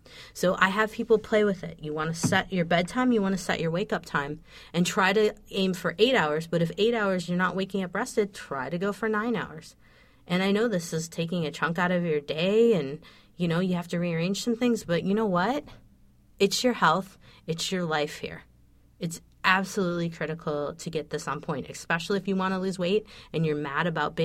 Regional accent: Midwest, United States; I grew up in the Midwest.

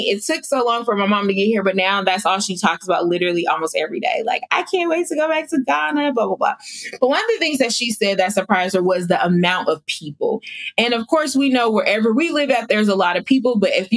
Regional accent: West Coast, United States; I'm from the West Coast, so the minimum is going to take me 15 hours.

